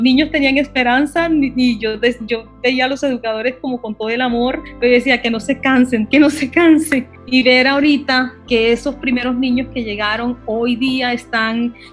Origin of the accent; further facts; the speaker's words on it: Colombia; necesitan de nosotros como adultos y como colombianos y colombianas